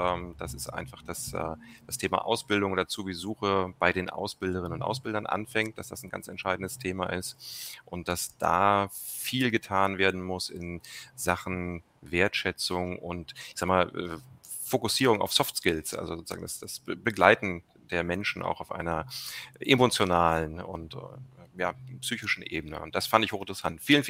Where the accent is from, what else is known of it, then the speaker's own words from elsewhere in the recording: Hamburg, Germany; Als Hamburger muss ich natürlich ganz klar widersprechen.